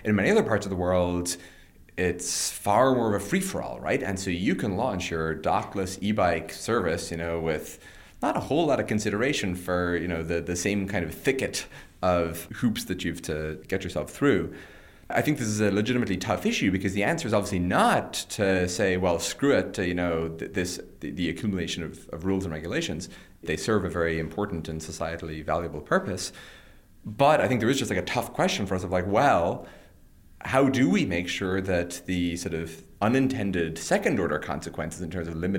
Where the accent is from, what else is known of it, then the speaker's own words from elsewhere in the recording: Ireland; growing up in Ireland